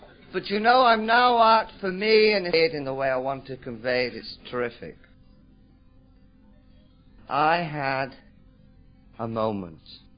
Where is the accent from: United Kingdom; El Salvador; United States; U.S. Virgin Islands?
United Kingdom; England; the bluey green eyes, the fact that I'm English, my mother being called, those are things I cannot change.